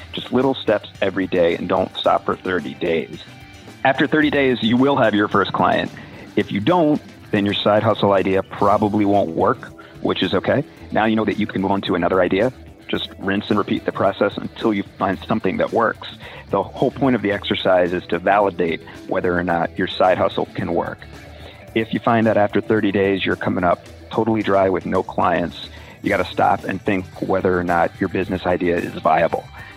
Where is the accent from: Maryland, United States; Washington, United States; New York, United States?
Maryland, United States; Annapolis; I'm from Annapolis, Maryland